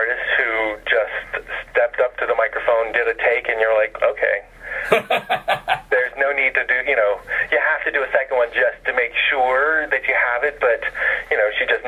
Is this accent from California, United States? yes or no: no; Louisiana, United States; also born or lived in Mississippi; And I grew up in the South in Louisiana, Mississippi, and I used to sing songs from Oklahoma on the tractor, cutting the green.